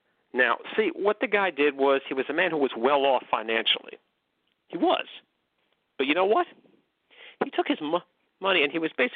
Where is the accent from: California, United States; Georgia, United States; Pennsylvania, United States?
California, United States; McKinleyville; he had stopped in my hometown of McKinleyville, California.